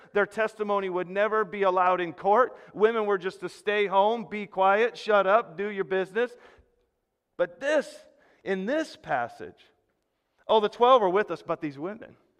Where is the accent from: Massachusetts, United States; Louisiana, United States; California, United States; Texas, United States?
California, United States; El Monte; but that's probably because I'm from El Monte.